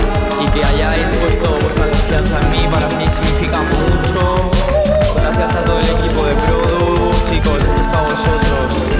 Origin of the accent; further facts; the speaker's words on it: Spain; Yo soy español y mi padre es argentino, mi madre es medio italiana.